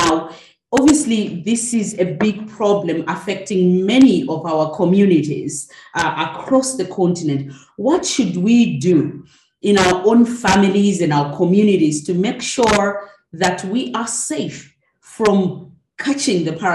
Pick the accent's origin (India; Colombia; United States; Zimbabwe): Zimbabwe; I'm from Zimbabwe